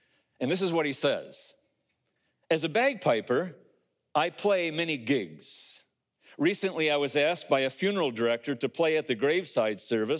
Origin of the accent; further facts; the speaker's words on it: Michigan, United States; northern Michigan in the Marion-McBain area, where some of you, I'm sure, either have roots or relatives. I grew up in the Highland Christian Reformed Church